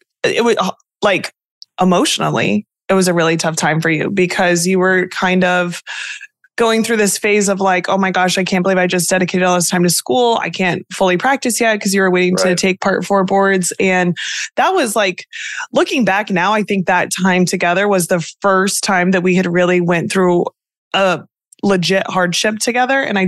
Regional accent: Midwest, United States; I'm from the Midwest.

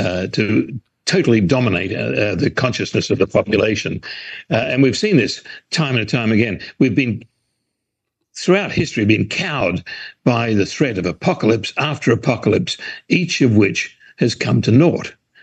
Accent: Perth, Western Australia, Australia; I'm from Perth, about 2,500 miles away.

